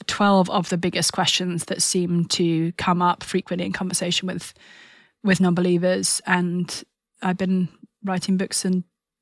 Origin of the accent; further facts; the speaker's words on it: United Kingdom; I come from the UK, which some may have deduced from my accent.